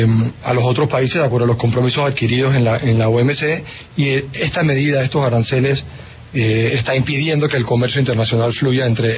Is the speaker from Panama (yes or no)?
yes; Panama; Para nosotros como gobierno y como panameños, la verdad que consideramos esas declaraciones desatinadas.